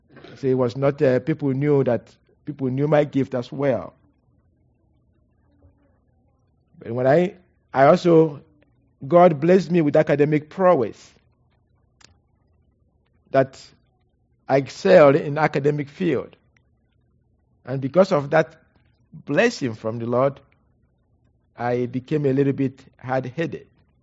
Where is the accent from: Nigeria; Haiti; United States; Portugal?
Nigeria; I was born in Nigeria. So I knew my spiritual gift. I believe probably when I was between 9 and 12 years old. People came to our village, small village, and presented the gospel.